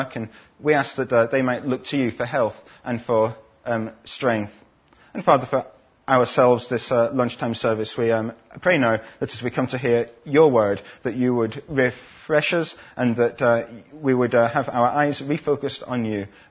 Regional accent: Scotland, United Kingdom; Scotland, where I'm from, about my family, or my education, or my work.

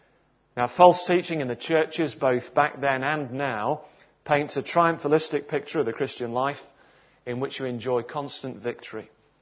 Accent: England, United Kingdom; Maybe it's the sort of stereotypical stiff upper lip, if we're English people.

